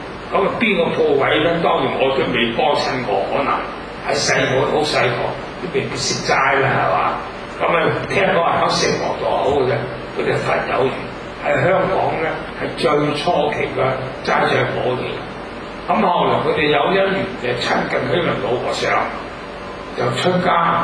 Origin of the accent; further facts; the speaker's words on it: China; 係啊，即係我哋中國人做嗰啲事咧，係好有意思啊